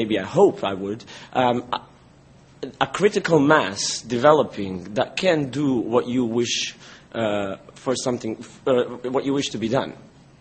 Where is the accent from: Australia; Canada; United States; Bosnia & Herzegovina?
Bosnia & Herzegovina; I come from Bosnia.